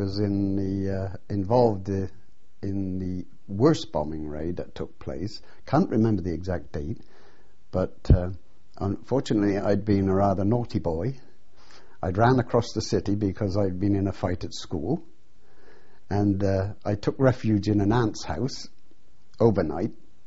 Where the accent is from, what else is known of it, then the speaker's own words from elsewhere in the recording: Belfast, Northern Ireland, United Kingdom; born there; I was born in County Antrim, Northern Ireland.